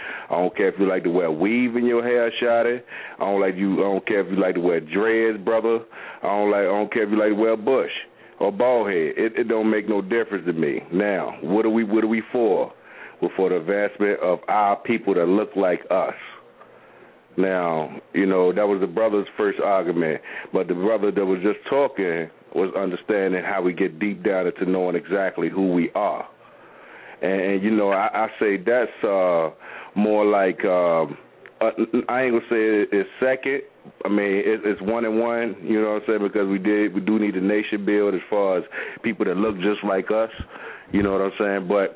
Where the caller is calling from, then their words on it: Virginia, United States; Yeah, I'm calling from Virginia, man.